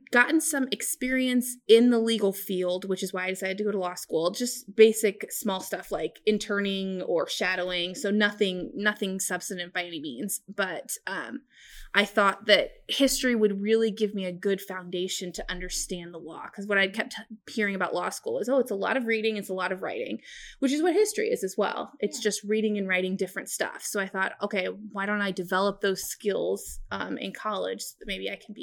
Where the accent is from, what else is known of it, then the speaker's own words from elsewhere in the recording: Lincoln, Nebraska, United States; I'm actually from Lincoln, born and raised. So I went to school here, born in Lincoln, went all the way to school here